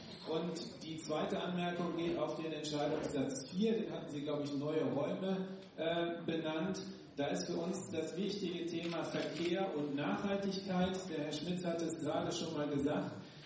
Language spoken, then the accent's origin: German; Holzweiler, North Rhine-Westphalia, Germany; Ich komme auch aus Holzweiler